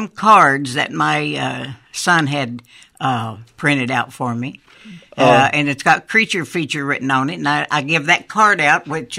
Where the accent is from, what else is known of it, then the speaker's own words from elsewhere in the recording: Tennessee, United States; So when I was little and growing up in Tennessee, my dad would give me 50 cents.